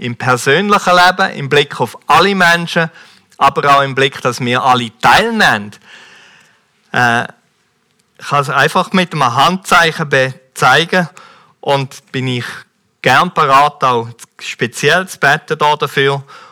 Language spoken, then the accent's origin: German; Switzerland; Und wir müssen uns eigentlich als Schweizer sagen lassen, wo sind wir?